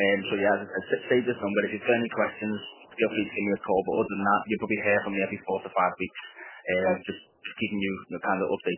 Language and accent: English; Liverpool, North West England, United Kingdom; I know I'm calling off in Manchester, but I'm from Liverpool myself.